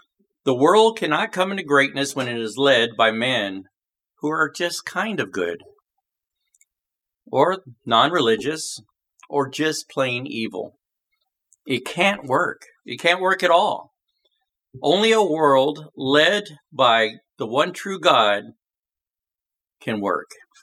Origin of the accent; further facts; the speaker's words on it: the South, United States; I'm being from the South here. I love old Southern sayings.